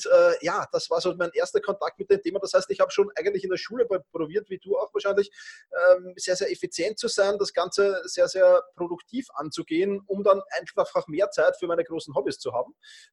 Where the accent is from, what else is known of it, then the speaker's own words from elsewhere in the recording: Vienna, Austria; wie man es schon hört vermutlich. Ich komme aus Wien